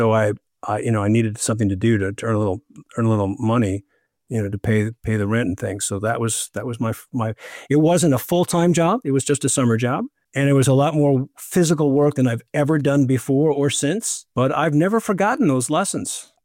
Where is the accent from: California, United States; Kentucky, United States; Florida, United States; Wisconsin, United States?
Wisconsin, United States; Milwaukee; And I came back to Milwaukee in my hometown.